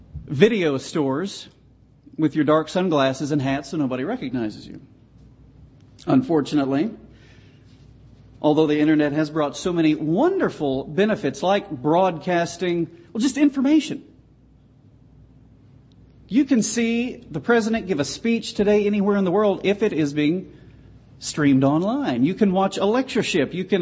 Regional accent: Texas, United States; born there; I was born in Texas, so I'm not picking on anybody here.

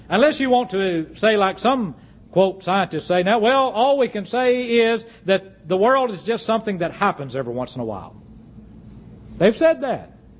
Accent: Mississippi, United States; I said, now understand, I'm from Mississippi.

